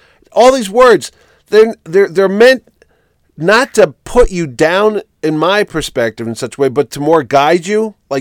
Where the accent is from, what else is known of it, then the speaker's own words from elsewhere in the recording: Connecticut, United States; So, see, I'm from Connecticut.